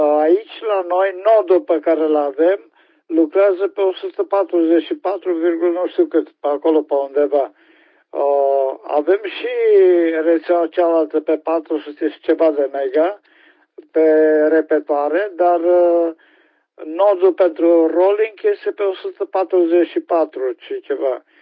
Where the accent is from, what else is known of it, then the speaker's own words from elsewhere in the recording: Oradea, Bihor County, Romania; sunt din Oradea, ok?